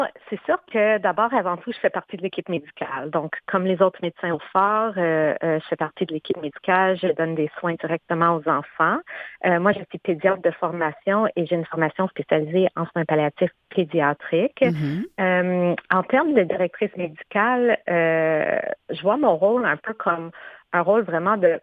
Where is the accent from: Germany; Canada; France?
Canada; Montreal, Quebec; Donc, j'ai grandi à Montréal